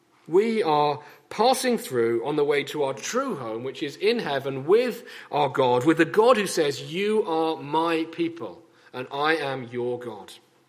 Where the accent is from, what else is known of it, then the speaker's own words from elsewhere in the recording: United Kingdom; there's things we do as British people.